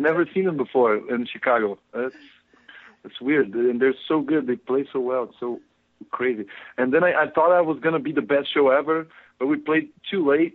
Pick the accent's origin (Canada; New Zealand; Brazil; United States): Brazil; old punk bands, some of the first punk bands in Brazil.